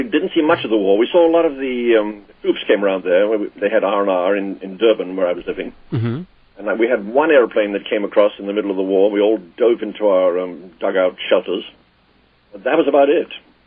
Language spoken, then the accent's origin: English; England, United Kingdom; You know, I have a trouble with being English in that one doesn't talk about oneself in England.